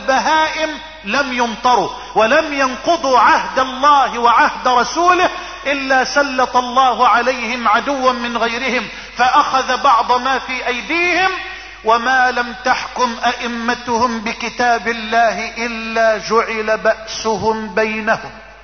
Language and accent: Arabic; Egypt; اللهم اجعل بلدنا مصر واحة للامن والامان